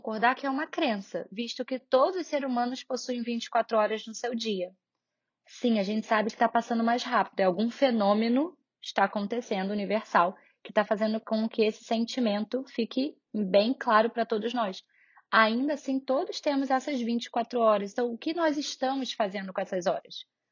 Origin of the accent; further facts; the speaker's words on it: Rio de Janeiro, Brazil; also born or lived in New York; now in São Paulo, Brazil; Eu sou do Rio e vim morar em São Paulo.